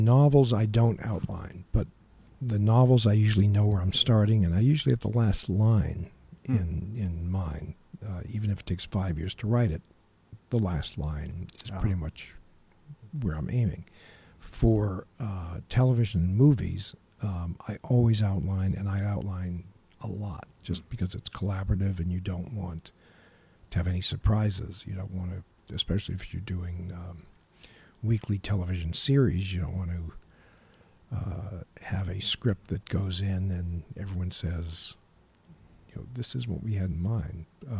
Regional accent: Springfield, Massachusetts, United States; No, I grew up in Springfield. My parents moved to Springfield, Massachusetts in 1947 because of the Springfield Plan, which was the country's first court-mandated integrated school project.

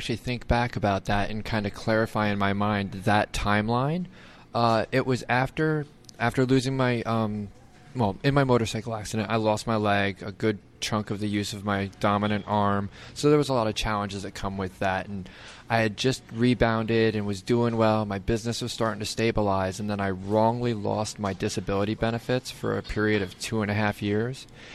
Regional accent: Catskill, New York, United States; also born or lived in Southern California; I was born in Southern California, but Mom and Dad separated, and Mom brought us here very young. So me and my little brother grew up in Catskill.

